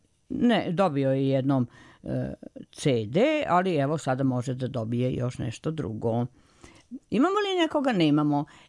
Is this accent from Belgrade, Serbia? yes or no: no; Vojvodina, Serbia; born there; I ja sam rođena tamo blizu Novog Sada.